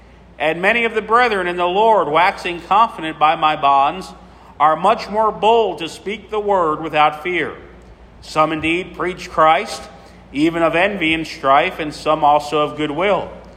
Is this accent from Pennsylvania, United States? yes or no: yes; Philadelphia, Pennsylvania, United States; Growing up in South Philly, we had a very heavily populated Roman Catholic population.